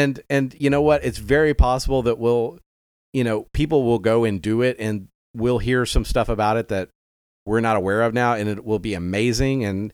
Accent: the South, United States; You know, we're from the South.

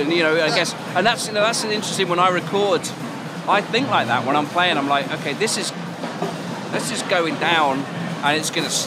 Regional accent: United Kingdom; being a British drummer to close the first day

